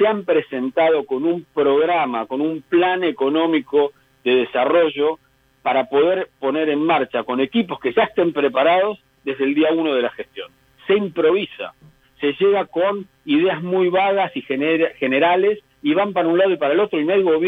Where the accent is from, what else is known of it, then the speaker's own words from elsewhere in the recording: Argentina; nosotros somos argentinos, hemos vivido corridas